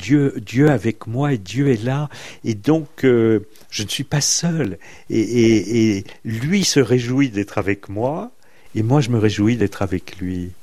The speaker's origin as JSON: {"language": "French", "region": "Grand Est", "country": "France", "tie": "born or raised there", "said": "Moi, je suis de l'Est de la France, et enfant, les cadeaux, c'était"}